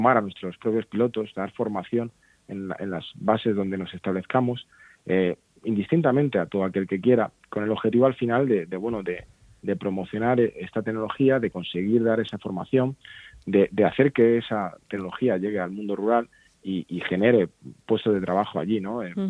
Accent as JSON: {"language": "Spanish", "town": "Cartagena", "region": "Region of Murcia", "country": "Spain", "said": "Sí, yo soy de Cartagena"}